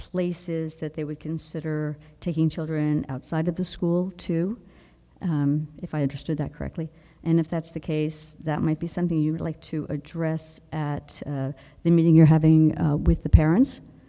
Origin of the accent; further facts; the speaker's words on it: Stewartsville, New Jersey, United States; I'm actually from Stuartsville, Greenwich Township, but I am a taxpayer in New Jersey